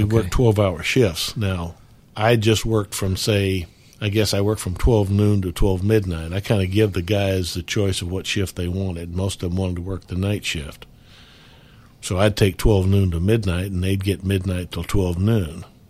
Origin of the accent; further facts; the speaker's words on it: Knoxville, Tennessee, United States; Well, of course, I was from Knoxville